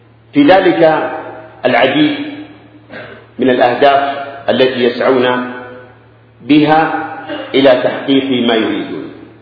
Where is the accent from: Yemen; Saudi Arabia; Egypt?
Yemen; تلك الحروب لا تضعفهم بل تقويهم وتجعلهم يستفحلون في بلادنا اليمن.